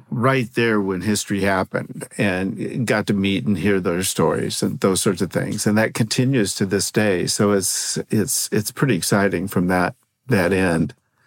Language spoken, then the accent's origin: English; California, United States; You know, I'm a geek from California who is a James Bond fan.